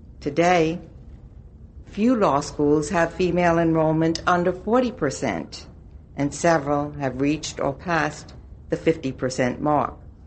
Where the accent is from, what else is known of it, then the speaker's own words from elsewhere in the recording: New York, United States; I was born and brought up in New York, the state Senator Moynihan represents